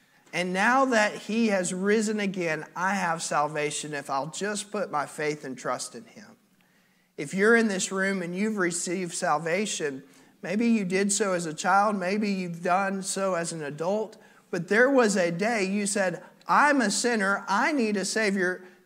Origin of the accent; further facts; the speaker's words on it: Alabama, United States; born there; I was born in Alabama, and one thing that happens in Alabama is when you are born, you go home in one of two outfits.